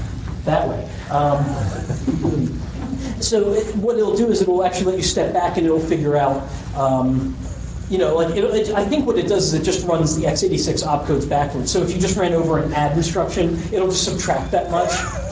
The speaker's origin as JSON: {"language": "English", "town": "Charlotte", "region": "North Carolina", "country": "United States", "said": "I'm from Charlotte."}